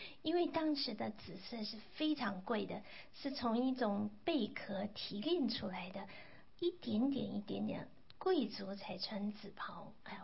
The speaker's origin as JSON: {"language": "Chinese", "country": "China", "said": "我们中国人说打的半死，那更好，形容的更好，叫做半死。"}